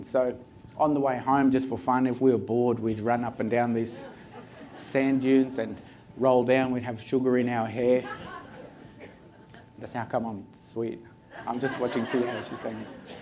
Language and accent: English; Bundaberg, Queensland, Australia; My grandmother's country is Gurang Gurang, and just my hometown is Bundaberg. That's my grandfather's country. This is the Burnett River that you can see on the bottom. And so it's in southeast Queensland. That's my country.